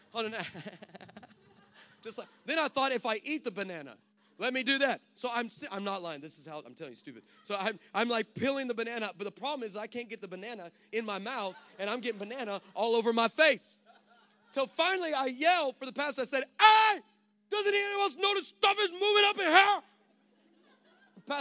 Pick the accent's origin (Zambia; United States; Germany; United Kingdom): United States; Texas; I'm from Texas, trust me, I can say that.